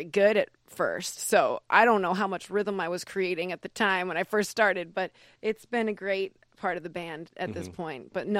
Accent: Cleveland, Ohio, United States; I grew up in Cleveland, Ohio, a suburb.

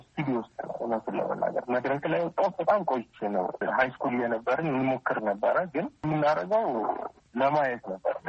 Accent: Addis Ababa, Ethiopia; የተወለድኩት አዲስ አበባ ወደ ፍልውሃ አካባቢ ነው። ትምህርት ቤት እዛው ከጎን ያለ ሊሴ ገብረ ማርያም እግሬ እየሄድኩ ነው የተማርኩት።

